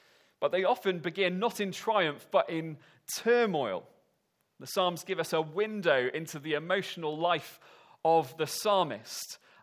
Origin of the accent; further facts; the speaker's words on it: Wales, United Kingdom; moved away as an adult; now in England; Now, I'm a Welshman that has lived in England for the last 9 years